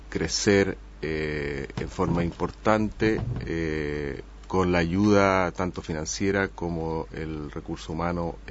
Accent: Chile; also born or lived in New York, United States; Efectivamente, yo nací en Nueva York, pero mi familia se mudó a Chile cuando yo era muy pequeño y vivía allá 20 años. Después me fui a vivir a Estados Unidos otros 20 años más y volví a Chile en el año 2006.

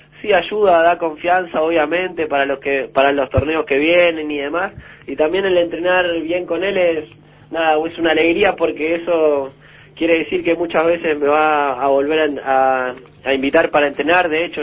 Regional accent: Salto, Uruguay; also born or lived in Argentina; Yo nací en Argentina, después de muy chico me fui a vivir a Salto

